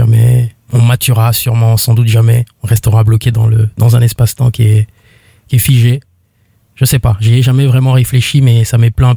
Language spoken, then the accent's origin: French; Libreville, Estuaire, Gabon; Libreville, Gabon.